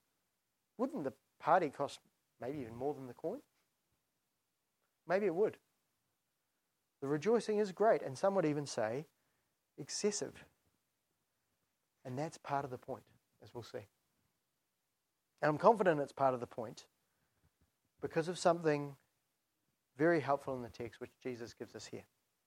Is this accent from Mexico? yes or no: no; New Zealand; When I was in Australia, my Aussie friends always used to think I'd know a lot about sheep because I came from New Zealand.